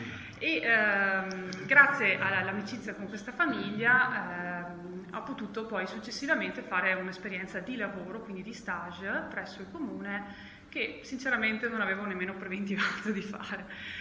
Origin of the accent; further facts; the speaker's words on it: Vicenza, Veneto, Italy; come prima vi ho accennato vengo da Vicenza